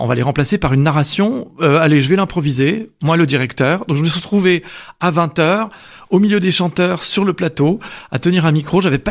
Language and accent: French; Geneva, Switzerland; l'opportunité de diriger l'opéra de ma ville natale à Genève, le Grand Théâtre, donc je vais retourner en Suisse.